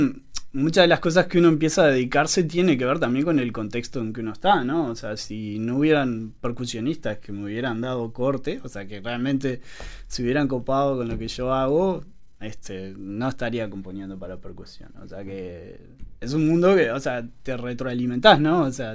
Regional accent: Maldonado, Uruguay; also born or lived in Salto; En realidad, si se quiere, soy de Maldonado, porque nací en Salto, pero me crié en Maldonado. Todo, o sea, hasta terminé mis estudios, hasta trabajé ahí muchos años. Y, o sea, básicamente soy de Maldonado en realidad, más que salteño.

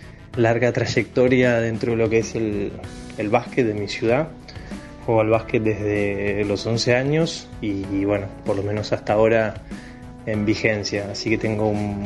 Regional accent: Argentina; now in La Plata, Argentina; soy argentino, vivo en la ciudad de La Plata, acá cerquita de Buenos Aires.

